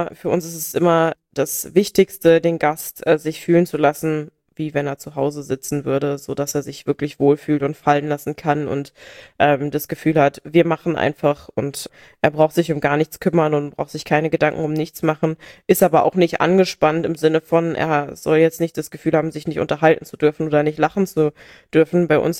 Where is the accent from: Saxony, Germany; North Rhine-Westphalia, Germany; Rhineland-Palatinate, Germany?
Rhineland-Palatinate, Germany; Brauneberg; also born or lived in Traben-Trarbach; Ich bin in Traben-Trarbach ursprünglich mal geboren, dann bin ich ganz viel umgezogen und als meine Mama zum zweiten Mal geheiratet hat, dann nach Brauneberg als Kind und da bin ich dann groß geworden und aufgewachsen. Auch meine Oma kommt von der Mosel aus Enkirch